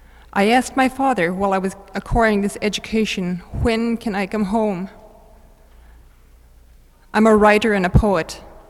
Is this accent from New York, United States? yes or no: no; Florida, United States; now in Alaska, United States; I grew up in South Florida. It's not Alaska.